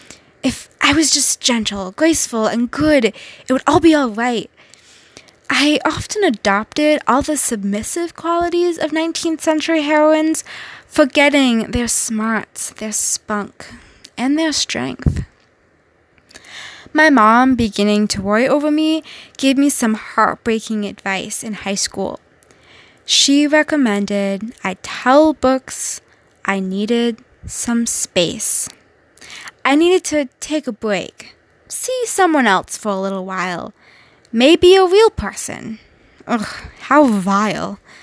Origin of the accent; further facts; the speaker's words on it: Jersey Shore, Pennsylvania, United States; While my dad was working overtime at Trucklate, the local factory in my hometown in Pennsylvania, mom and I walked to the magical Jersey Shore Public Library.